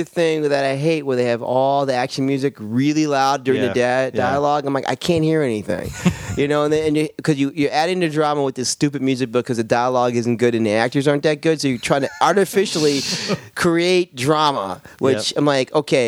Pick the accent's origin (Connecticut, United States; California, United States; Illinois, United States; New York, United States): Illinois, United States; Chicago; I love Chicago. I'm from Chicago.